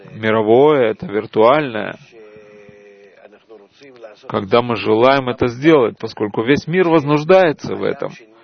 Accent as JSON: {"language": "Russian", "country": "France", "said": "я из Франции."}